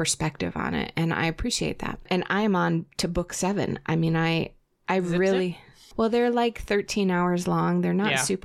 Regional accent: New England, United States; I mean, I grew up in New England, but I was unaware of it.

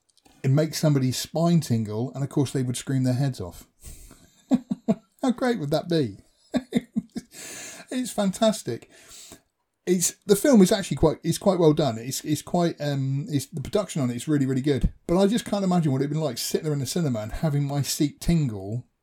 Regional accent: United Kingdom; As a British person, we have cricket, which is even more boring.

